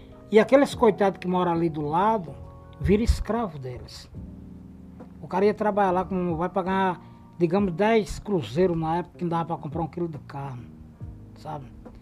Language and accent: Portuguese; Northeast Region, Brazil; Mas eu sou nordestino e eu vim de lá. E eu conheço.